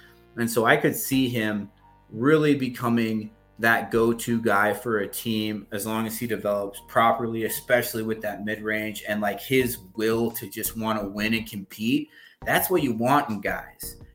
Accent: Utah, United States; And you and I we're from Utah, so we're Jazz fans by default.

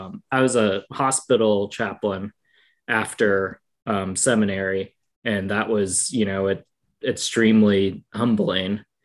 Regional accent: Wisconsin, United States; I grew up in Wisconsin. I understand the cold and I like it.

